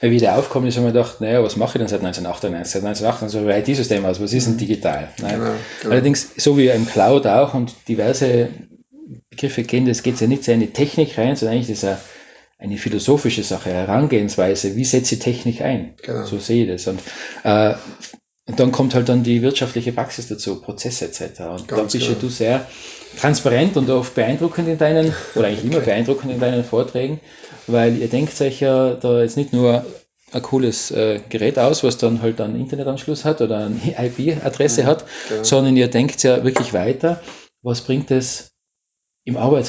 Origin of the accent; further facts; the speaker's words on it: Tyrol, Austria; born there; so als gebürtiger Tiroler, was fällt dann da ein?